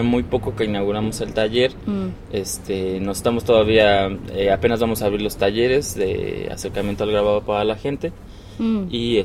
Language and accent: Spanish; Mexico City, Mexico; now in Puebla, Mexico; no somos originalmente de Puebla. Pues si yo soy del DF